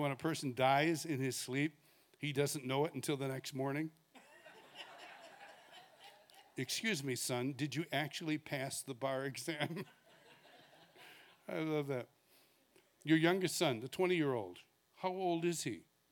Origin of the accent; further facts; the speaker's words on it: Rochester, New York, United States; I was born in Rochester, New York, St. Mary's Hospital, 1954. Yes. Yeah, you can do the math. Yep, I am 40-something. I grew up in the Rochester area.